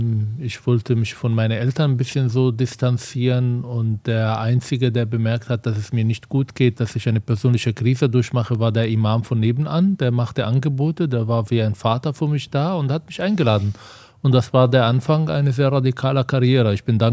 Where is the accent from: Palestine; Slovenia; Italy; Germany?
Palestine; als Palästinenser natürlich hat man gewisse Vorurteile gegenüber den Juden